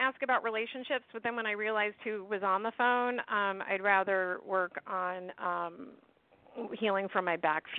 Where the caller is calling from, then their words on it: St. Petersburg, Florida, United States; from St. Pete.